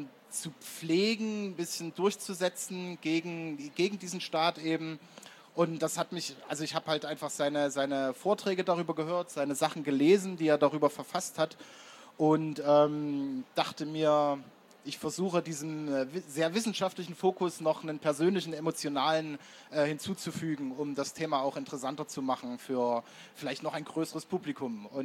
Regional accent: Leipzig, Saxony, Germany; Das heißt, ich als Leipziger, auch politisch interessierter Mensch, war völlig ahnungslos

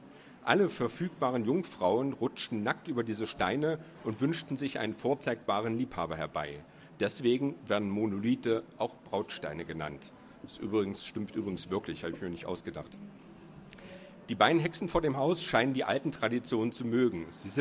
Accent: Burg, Saxony-Anhalt, Germany; war der 1. Mai ein ganz besonderer Feiertag, der in meiner Heimatstadt Burg jedes Mal nach einem festgelegten Muster begangen wurde.

